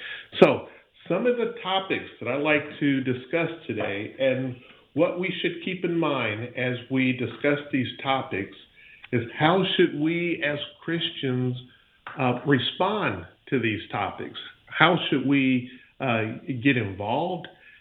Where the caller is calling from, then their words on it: Pensacola, Florida, United States; I'm calling in from Pensacola, Florida